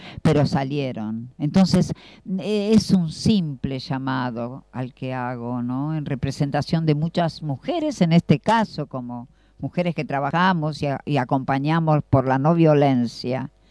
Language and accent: Spanish; Argentina; Y nos planteamos como ciudadanos argentinos.